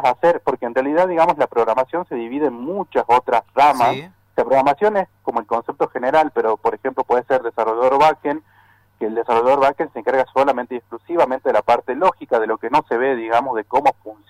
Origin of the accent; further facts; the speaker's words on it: Cafayate, Salta, Argentina; De hecho yo soy de Cafayate